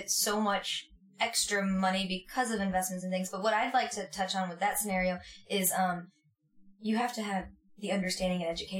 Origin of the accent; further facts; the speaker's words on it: Ypsilanti Township, Michigan, United States; I come from Ipsy, so I come from Ipsy Township, where our school systems struggle.